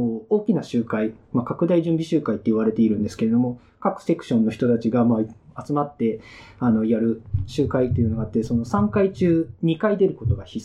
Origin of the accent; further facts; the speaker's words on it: Nagoya, Aichi, Japan; moved away as an adult; now in Tokyo, Japan; もともと私の実家って名古屋なんですけれども、まあ、大学進学を機に上京しまして、